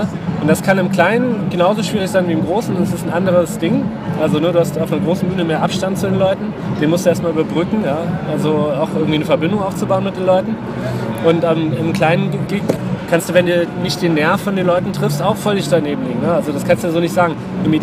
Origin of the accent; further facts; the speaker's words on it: Saarland, Germany; now in Berlin, Germany; Und ich komme eigentlich aus dem Saarland, also ich bin 2003 rübergezogen.